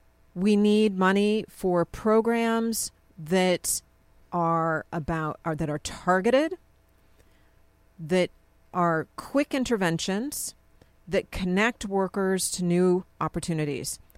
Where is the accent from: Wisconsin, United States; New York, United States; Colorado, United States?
Colorado, United States; I'm from Colorado.